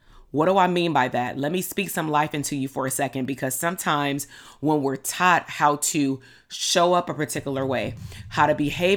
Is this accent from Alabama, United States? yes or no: no; Compton, California, United States; actually, I'm from Compton.